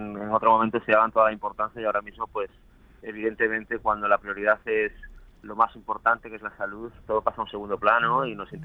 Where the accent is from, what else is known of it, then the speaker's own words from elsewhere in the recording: Pontevedra, Galicia, Spain; born there; Transcurre en Pontevedra, que es mi ciudad natal, y durante el principio de los 90.